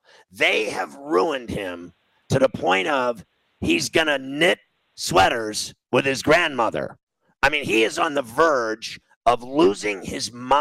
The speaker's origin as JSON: {"language": "English", "town": "Pittsburgh", "region": "Pennsylvania", "country": "United States", "tie": "born or raised there", "also_born_or_lived": "Chicago", "said": "when I grew up in Chicago and Pittsburgh, as a little kid in Chicago, and then the rest of my life I've lived in Pittsburgh"}